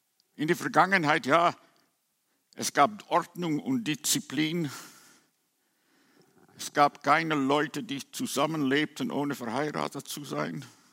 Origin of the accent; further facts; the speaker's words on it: Netherlands; meine Heimat, die Niederlande, war ebenfalls ein christliches Land.